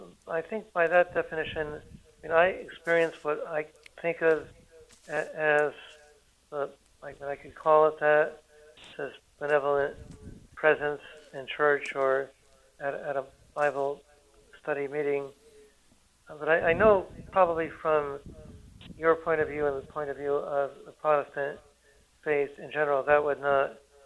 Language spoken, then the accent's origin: English; Connecticut, United States; now in Santa Cruz, United States; I'm hoping to move back to my home state of Connecticut, but I'm still in Santa Cruz.